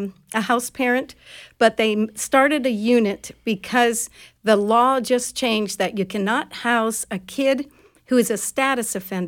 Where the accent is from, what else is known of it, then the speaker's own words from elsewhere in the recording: Hawaii, United States; moved away as an adult; also born or lived in Connecticut; In college, I moved from Hawaii to Connecticut.